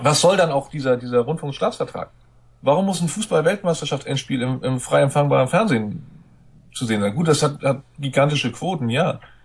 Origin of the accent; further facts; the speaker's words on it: Hamburg, Germany; now in Schleswig-Holstein, Germany; als Hamburger bin ich eben auch betroffen gewesen, oder als Rand-Hamburger, da ich in Schleswig-Holstein lebe, aber mein Herz immer noch nach Hamburg gehört